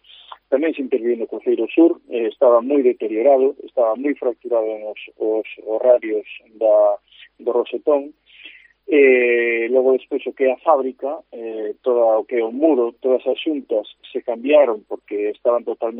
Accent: Lugo, Galicia, Spain; Todos sabemos os que somos de Lugo

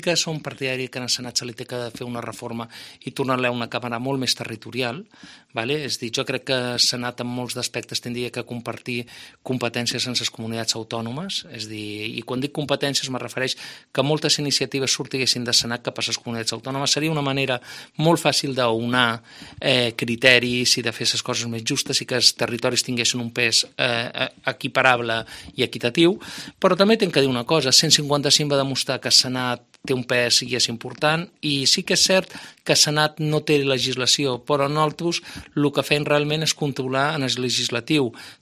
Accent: Menorca, Balearic Islands, Spain; Som un menorquí amb una entrega absoluta a la meva terra, amb moltes ganes.

